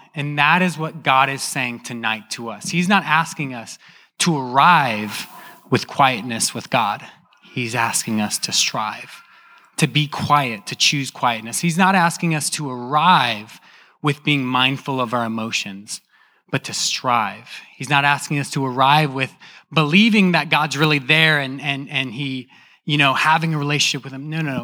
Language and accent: English; Midwest, United States; I'm from the Midwest.